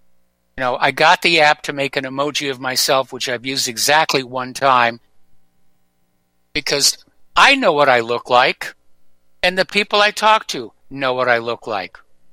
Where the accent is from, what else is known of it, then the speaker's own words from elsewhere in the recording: Hawaii, United States; It's actually unusually warm for this time of year for Indiana, but given that we're from Hawaii, it actually feels rather comfortable.